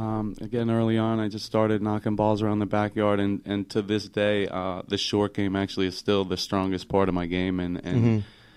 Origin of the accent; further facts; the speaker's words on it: Massachusetts, United States; moved away as an adult; also born or lived in South Carolina; now in Long Island, United States; Born and raised in Massachusetts, moved to Long Island in 99 mm-hmm. after a little bit of time down in South Carolina getting into the golf business.